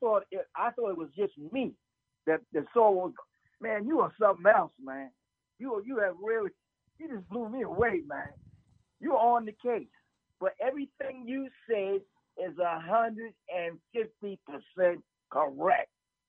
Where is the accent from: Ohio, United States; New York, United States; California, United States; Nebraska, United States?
New York, United States; Brooklyn; I'm originally from Brooklyn, New York.